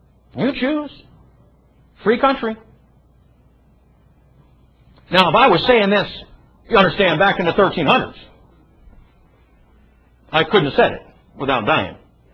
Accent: Philadelphia, Pennsylvania, United States; Listen, I'm from Philadelphia.

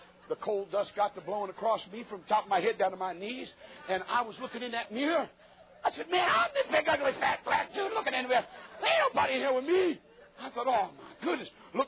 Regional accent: United States; But I'm an American.

